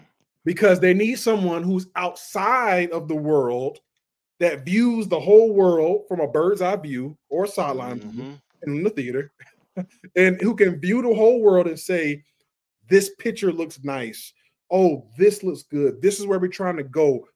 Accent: Columbia, South Carolina, United States; but I'm from Columbia, South Carolina, so there's some talented people in Columbia

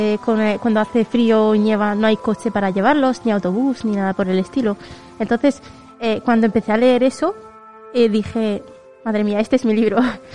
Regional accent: Morocco; yo soy árabe, soy marroquí. Y mi sangre es de Marruecos.

